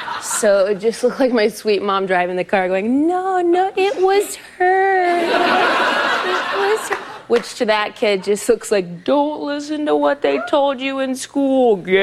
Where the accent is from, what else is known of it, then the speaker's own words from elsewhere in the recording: Ohio, United States; I'm originally from Ohio. A lot of people in Ohio don't realize that you can put all of your things into a bag and then leave.